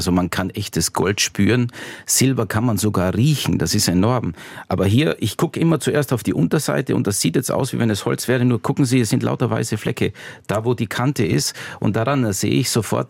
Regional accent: Styria, Austria; born or raised there; also born or lived in Innsbruck

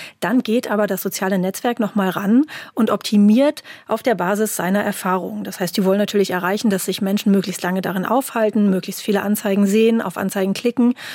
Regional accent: North Rhine-Westphalia, Germany; born there; als gebürtige Westfälin

